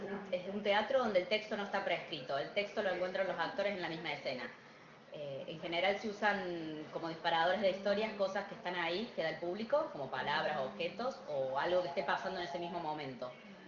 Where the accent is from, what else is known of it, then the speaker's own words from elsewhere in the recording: Córdoba, Argentina; also born or lived in Buenos Aires; Vengo de Córdoba Capital, yo soy de Córdoba Capital, viví un tiempo en Buenos Aires donde me formé con algunos maestros de teatro, después volví a Córdoba y ahora estoy en el medio de una gira por el litoral